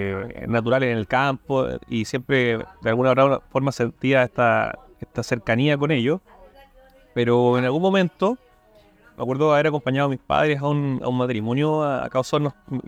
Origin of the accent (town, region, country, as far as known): Osorno, Los Lagos, Chile; born or raised there; also born or lived in Curicó / Río Bueno / Valdivia / Puerto Montt